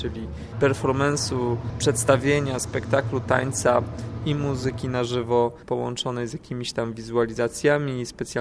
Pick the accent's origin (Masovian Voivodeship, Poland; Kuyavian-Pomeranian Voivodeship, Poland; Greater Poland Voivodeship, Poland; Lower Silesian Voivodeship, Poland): Greater Poland Voivodeship, Poland; Poznań; ja jako poznaniak, urodzony w Poznaniu